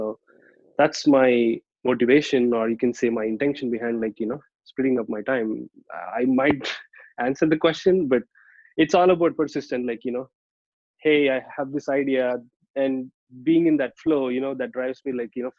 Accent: India; English is a second language; So I'm from India, so we did that.

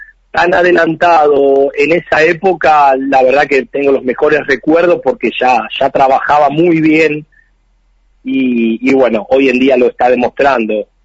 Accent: Rafaela, Santa Fe, Argentina; Sí. Nací acá en Rafaela, sí.

